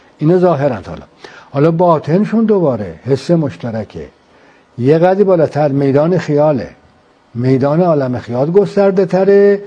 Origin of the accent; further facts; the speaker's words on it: Iran; ما ایرانی هستیم، الان در این اتاق نشستیم